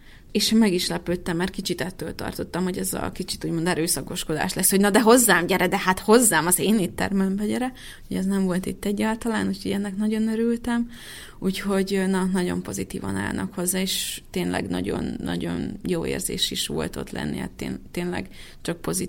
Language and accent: Hungarian; Serbia; És akkor én mondom, hogy én Szerbiából jöttem, de én mindig kihangsúlyozom azt is, hogy én magyar vagyok.